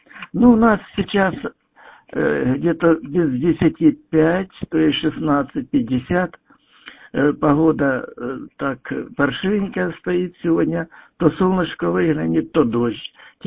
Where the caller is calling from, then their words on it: Shebekino, Belgorod Oblast, Russia; я работаю из Шибекино, я уже говорил. Это возле Белгорода, 30 километров на юг.